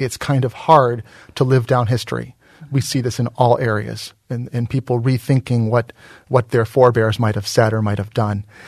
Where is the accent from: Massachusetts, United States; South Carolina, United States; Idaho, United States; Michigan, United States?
Michigan, United States; Dearborn; born there; Well, I was born in Dearborn more than a few years ago. I live in Dearborn now. I have roots on both sides in Dearborn.